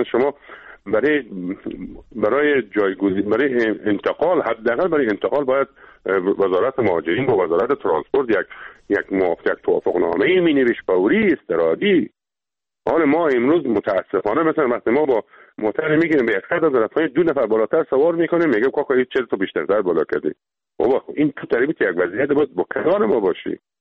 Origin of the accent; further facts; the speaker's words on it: Herat, Afghanistan; به عنوان یک هراتی سپاسگزاری ویژه از همه عزیزانی دارم که در این راستا آمدن.